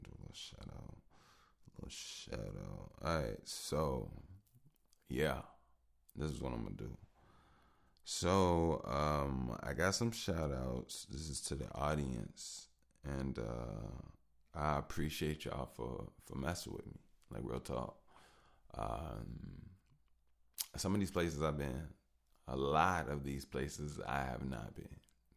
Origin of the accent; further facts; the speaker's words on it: Chicago, Illinois, United States; If I gotta go bundle up and put clothes on and put my long johns on, I'm from Chicago.